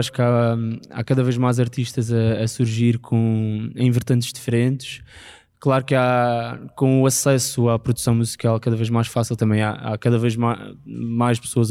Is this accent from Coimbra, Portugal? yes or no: no; Madeira, Portugal; Eu sou da Ilha da Madeira e escrevi uma música sobre o Porto Santo